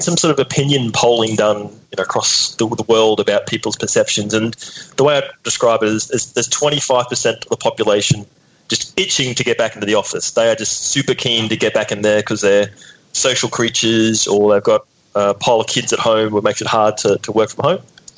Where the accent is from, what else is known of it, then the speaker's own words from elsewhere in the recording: Queensland, Australia; I grew up in North Queensland.